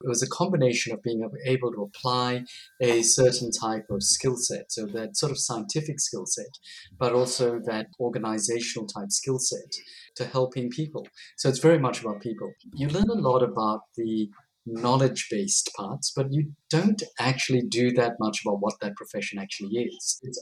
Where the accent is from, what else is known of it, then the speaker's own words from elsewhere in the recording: Australia; My parents came to Australia. My father, of course, as a doctor, came here, worked here as a general practitioner. I grew up in Australia, did all my school, most of my school years here, and of course, university at Sydney University.